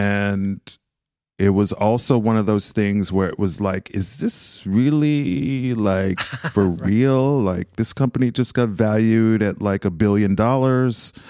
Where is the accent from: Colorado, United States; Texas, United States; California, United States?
California, United States; Los Angeles; also born or lived in Bay Area; I grew up in Los Angeles, but then I went to uni in Santa Barbara